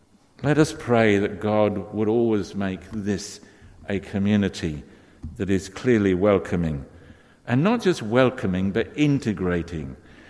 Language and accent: English; London, United Kingdom; growing up in the East End of London as a very working class lad, and that was the whole community.